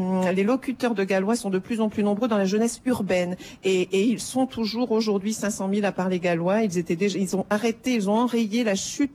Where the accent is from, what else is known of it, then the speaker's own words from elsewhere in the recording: Brittany, France; je viens de Bretagne. Moi, mes parents ne parlaient pas français avant d'aller à l'école. On leur a tellement donné honte de leur langue que quand ils nous ont appris à parler, à mon frère et à moi, ils nous ont appris à parler en français